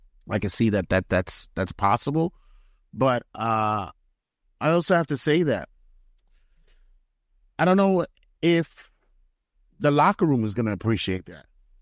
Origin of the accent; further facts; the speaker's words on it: New York, United States; But I'm a New Yorker. Support the team.